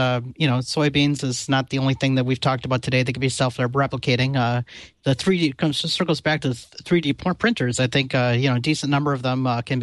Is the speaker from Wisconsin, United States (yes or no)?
yes; Wisconsin, United States; I can speak, you know, from my past experience growing up in Wisconsin